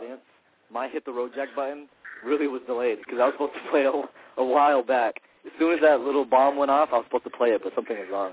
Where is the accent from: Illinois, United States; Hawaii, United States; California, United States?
California, United States; Compton; We don't even have accents. Okay. We're from Compton.